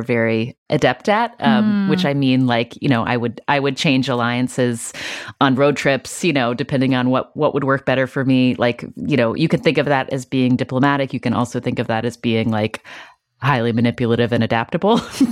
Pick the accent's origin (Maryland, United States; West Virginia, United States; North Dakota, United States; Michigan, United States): West Virginia, United States; I grew up in West Virginia. My parents were both in medicine.